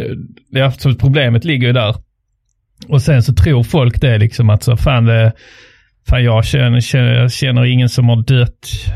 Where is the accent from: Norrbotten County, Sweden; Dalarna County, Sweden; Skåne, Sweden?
Skåne, Sweden; Trelleborg; Jag kom då från Trelleborg som är då arbetarstaden.